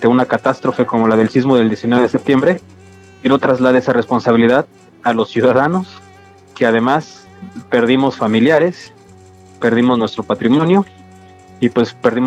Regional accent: Tlalpan, Mexico City, Mexico; Multifamiliar Tlalpan, que es de donde soy, damnificado, donde vivo, en el Multifamiliar Tlalpan

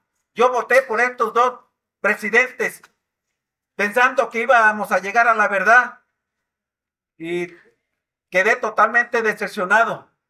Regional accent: Mexico; Somos mexicanos nosotros.

